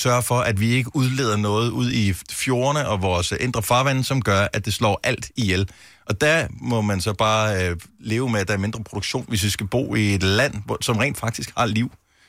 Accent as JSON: {"language": "Danish", "town": "Bogense", "region": "Region of Southern Denmark", "country": "Denmark", "tie": "born or raised there", "said": "jeg voksede op i Bogens ude ved molen"}